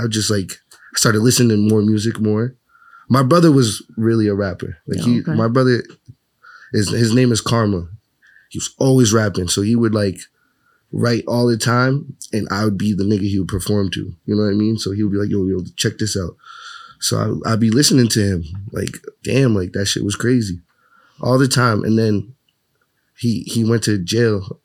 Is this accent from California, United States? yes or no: no; Reading, Massachusetts, United States; also born or lived in Boston / Woburn / Lawrence; I was born in Boston. I lived in Woburn for a little bit and I went to high school in Reading. So, and then after high school, I lived in Lawrence for like 4 years and now I'm back in Reading.